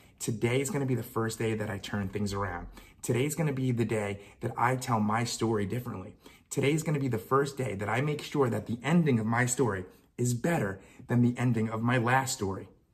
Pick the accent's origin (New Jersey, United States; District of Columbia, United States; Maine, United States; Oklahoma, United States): New Jersey, United States; Now, I'm not delusional, I'm from Jersey.